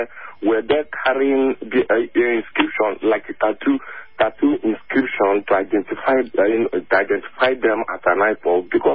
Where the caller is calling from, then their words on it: Abuja, Federal Capital Territory, Nigeria; I'm calling from Abuja.